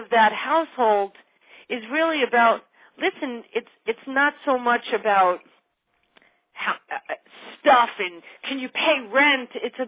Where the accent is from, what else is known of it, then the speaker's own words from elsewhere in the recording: Connecticut, United States; God knows, I grew up in Fairfield County, a very wealthy area